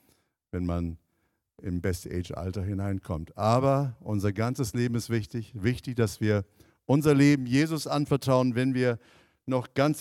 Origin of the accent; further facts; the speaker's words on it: Canada; German is a second language; moved away; Ich bin ursprünglich aus Kanada, habe meine wunderbare Frau aus Friesland kennengelernt und bin seit, wie viele Jahren bin ich aus Friesland? Gefühlt 50 Jahre, aber ja, seit vielen Jahren